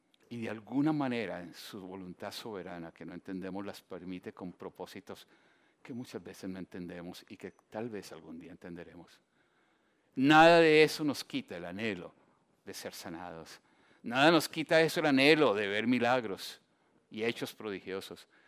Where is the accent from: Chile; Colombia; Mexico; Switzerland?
Colombia; Hace algunos años yo asistí a un grupo de universitarios en mi país, en Colombia